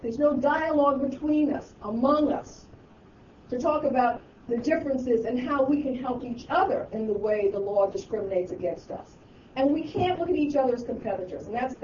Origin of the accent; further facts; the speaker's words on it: Washington, District of Columbia, United States; because I grew up in Washington, D.C., and my goodness, when I grew up there, it still is a problem.